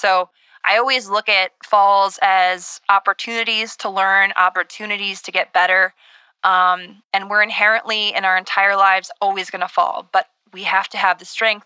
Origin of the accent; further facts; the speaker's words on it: Minnesota, United States; I won the Olympics in downhill skiing. I'm from Minnesota